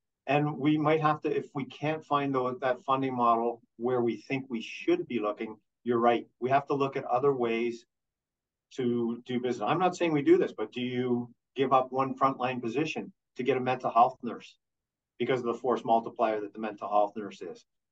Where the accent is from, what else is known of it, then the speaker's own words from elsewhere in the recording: Peterborough, Ontario, Canada; I came from Peterborough.